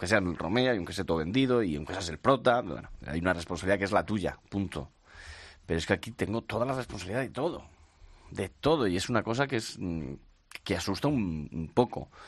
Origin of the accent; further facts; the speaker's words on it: Murcia, Region of Murcia, Spain; en Murcia, en mi tierra